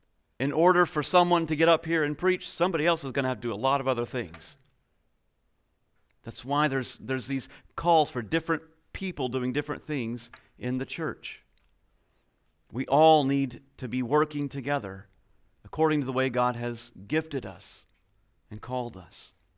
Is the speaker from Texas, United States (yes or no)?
yes; Texas, United States; When I grew up, I was raised in Texas, the greatest state in the Union. We won our own independence.